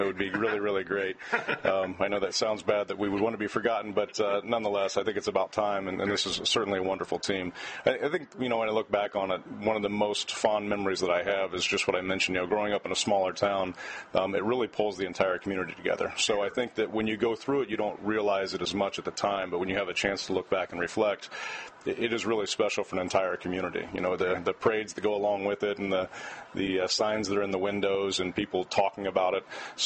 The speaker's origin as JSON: {"language": "English", "town": "Sidney", "region": "Ohio", "country": "United States", "tie": "born or raised there", "said": "Obviously, growing up in Sydney, Ohio, you know, Roadside Park with broomball was about as close as you got to hockey."}